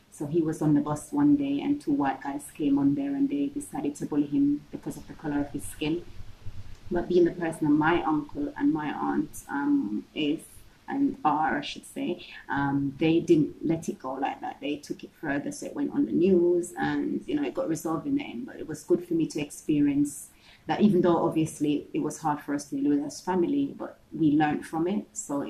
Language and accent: English; Jamaica; moved away; So growing up in Jamaica, me and my sisters, we were very, very close.